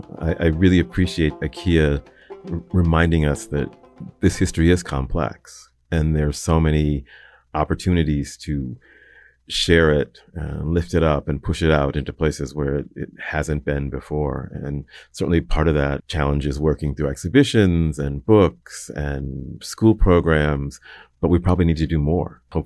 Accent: Ohio, United States; I grew up in Ohio. My parents are from Connecticut.

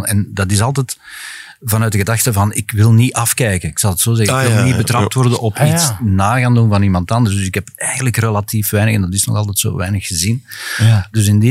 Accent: Turnhout, Flanders, Belgium; Ik ben zelf van Turnhout. Enfin, tenminste, ik ben geboren in Turnhout.

